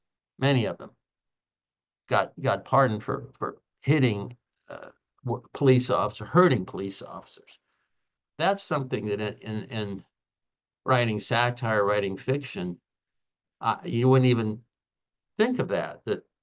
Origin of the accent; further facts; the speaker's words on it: Florida, United States; It's changed so much that it's unrecognizable, at least where I grew up down in South Florida.